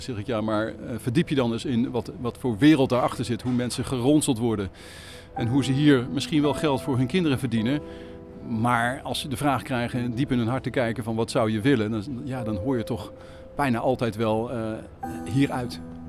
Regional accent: Amsterdam, North Holland, Netherlands; Wij groeiden op in de Bijlmer in Zuidoost, Amsterdam. En dat was in de hippietijd

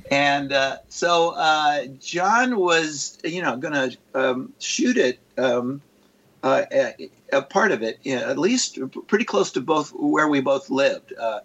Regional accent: Kentucky, United States; in fact, we're hometown buddies from Kentucky.

